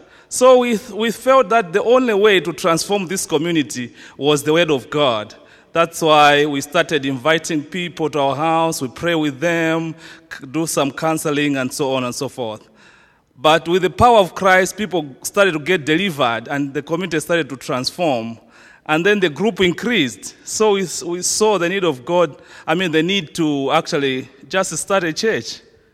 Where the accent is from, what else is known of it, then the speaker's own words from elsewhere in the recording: Malawi; English is a second language; now in Edinburgh, United Kingdom; I come from Malawi, that's the southern part of Africa. And here, I came as a student